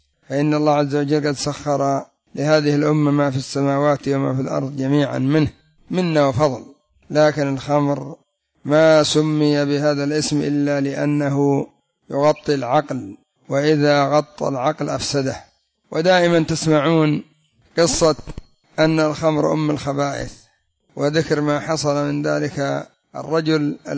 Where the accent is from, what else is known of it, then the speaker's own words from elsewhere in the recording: Yemen; مثل عندنا في اليمن: كلنا يمن موبايل.